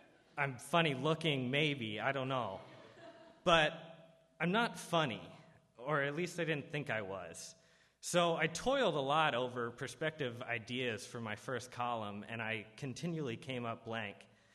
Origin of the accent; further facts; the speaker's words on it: Philadelphia, Pennsylvania, United States; So yeah, as Katie mentioned, I'm from Pennsylvania, and whenever I tell people that, I do so with a great deal of pride